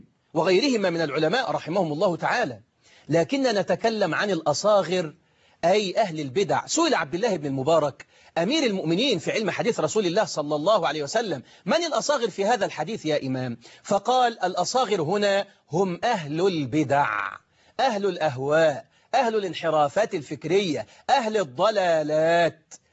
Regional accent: Egypt; عندنا في مصر بيقولوا اللي يرفس النعمة تزول عنه، تروح منه.

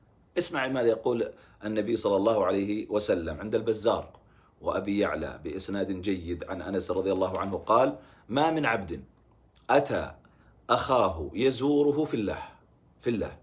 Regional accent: Najd, Saudi Arabia; وحتى عندنا في نجد نقول فلان يخرف التمر

